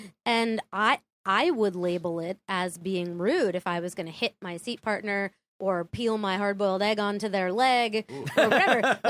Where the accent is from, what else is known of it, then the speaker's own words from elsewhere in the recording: Wells, Maine, United States; Wells, Maine.